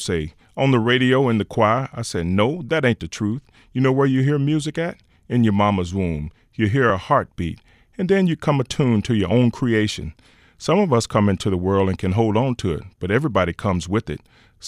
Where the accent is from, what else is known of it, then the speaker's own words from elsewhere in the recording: New Orleans, Louisiana, United States; When I was growing up in New Orleans, the streets were so swollen with the music.